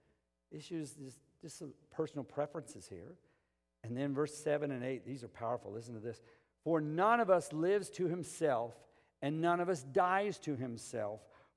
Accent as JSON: {"language": "English", "town": "Albuquerque", "region": "New Mexico", "country": "United States", "tie": "born or raised there", "said": "My home church, when I grew up in Albuquerque, they started having a Saturday night service."}